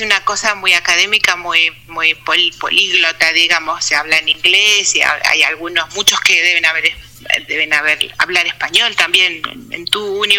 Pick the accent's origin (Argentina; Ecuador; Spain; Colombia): Argentina; Punta Alta, Buenos Aires Province; born there; haciendo mis estudios en la Universidad Nacional del Sur, en Bahía Blanca. Ajá. Yo nací en Punta Alta, que está cerca de Bahía Blanca